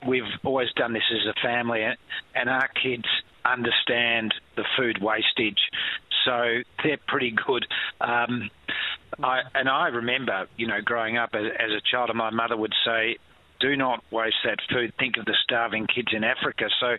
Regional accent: Sydney, New South Wales, Australia; I grew up in Surry Hills.

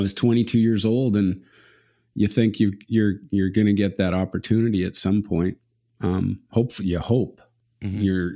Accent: Canada; as a kid growing up in Canada, getting picked by your favorite team.

